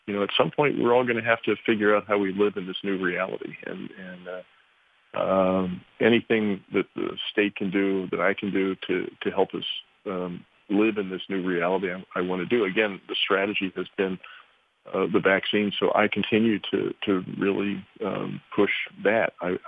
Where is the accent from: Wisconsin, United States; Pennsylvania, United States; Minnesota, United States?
Pennsylvania, United States; born there; I mean, I've only been in politics for 7 years, but I'm an American Pennsylvanian born here.